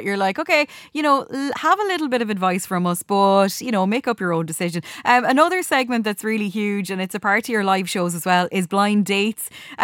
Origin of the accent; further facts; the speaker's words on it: Galway, Connacht, Ireland; What can people expect at my hometown of Galway?